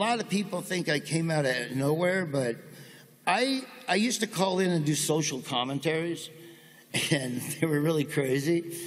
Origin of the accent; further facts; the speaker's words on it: Nebraska, United States; I come from Nebraska, and I'm just a country kid from Nebraska